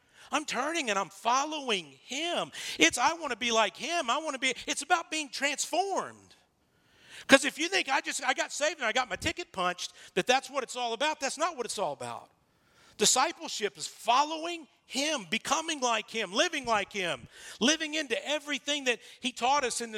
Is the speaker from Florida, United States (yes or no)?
no; Texas, United States; And listen, I'm from East Texas. I grew up in East Texas, right?